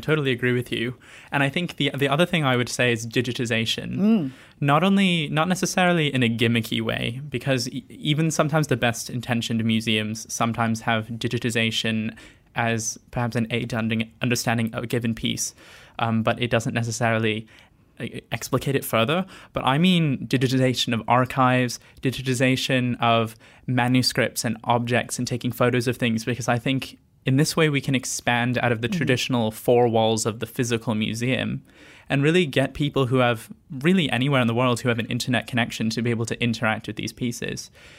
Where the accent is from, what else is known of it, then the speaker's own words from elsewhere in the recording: United States; now in Malaysia; my mother is Malaysian of Chinese ancestry. So I grew up in the States, and I only came back to Malaysia a few times in my life.